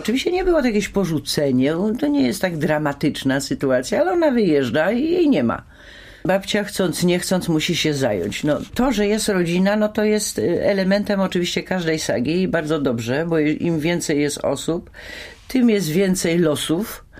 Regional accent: Toruń, Kuyavian-Pomeranian Voivodeship, Poland; Jestem z Torunia.

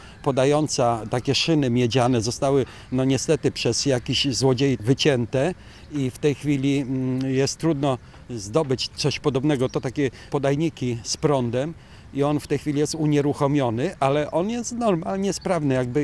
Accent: Cigacice, Lubusz Voivodeship, Poland; born there; Ja urodziłem się tutaj, właśnie w Cigacicach. Ojciec po wojnie, żołnierz zresztą pierwszej dywizji imienia Tadeusza Kościuszki, postanowił przyjechać na ziemię zachodnie. I w 1947 roku urodziłem się ja.

